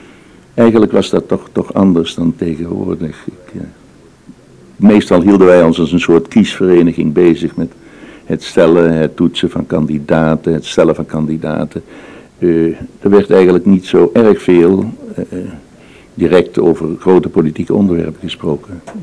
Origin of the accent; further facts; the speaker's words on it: Papua, Indonesia; Ik kwam uit Nieuw-Guinea en ik was gewend om op zondagmiddag naar het voetballen te gaan kijken.